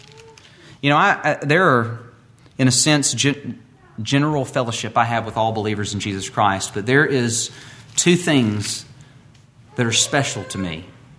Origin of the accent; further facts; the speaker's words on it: Moody, Alabama, United States; I come from Podung, Moody, Alabama. Moody. Now they say Moody, but it was Moody when I was growing up.